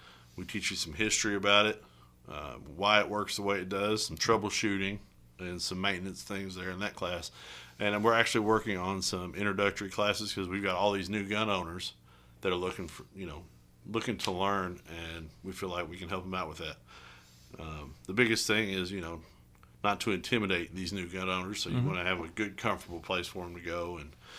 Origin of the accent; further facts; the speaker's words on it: Kentucky, United States; I'm from Martin County, and we have property in Moorhead.